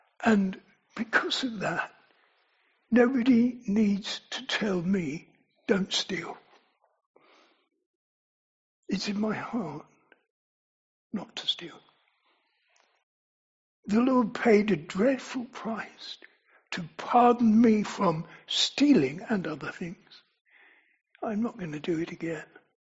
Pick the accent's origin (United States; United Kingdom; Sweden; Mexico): United Kingdom; England; So, we're English, I think everybody here, we're British.